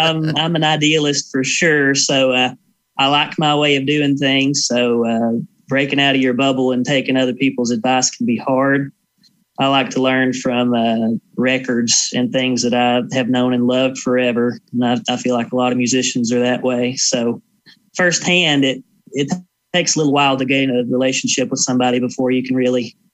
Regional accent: Georgia, United States; So I grew up in Northeast Georgia, and if you've ever visited here before, you'll know that there's not a whole lot going on in this part of the world.

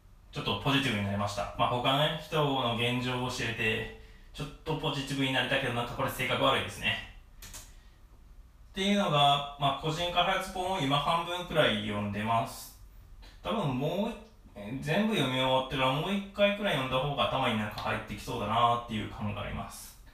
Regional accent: Nara, Japan; まあ、元々奈良出身なので、まあ、大阪だと結構気軽に行ける距離なんですけど、まあ、東京って結構遠いイメージがあって

